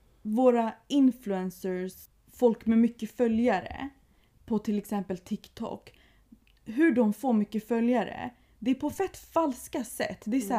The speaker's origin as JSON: {"language": "Swedish", "country": "United States", "said": "han bara som amerikan, först när jag började resa så insåg jag hur sjukt det är att vi varje morgon i skolan lägger handen på bröstet och sjunger nationalsången."}